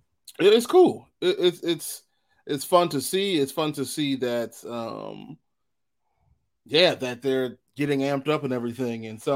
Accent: Chicago, Illinois, United States; It could be because we're from Chicago and there are certain words you don't say.

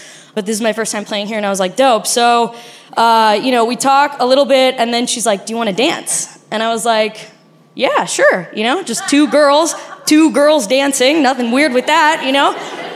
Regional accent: Argentina; accent: Argentinian; Because like my accent sounds completely not Mexican. My accent is Argentinian because I'm Argentinian.

